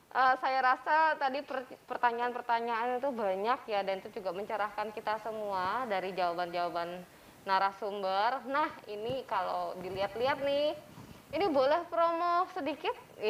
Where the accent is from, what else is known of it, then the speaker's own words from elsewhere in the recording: Kalimantan, Indonesia; Maaf, Mbak, saya orang Kalimantan.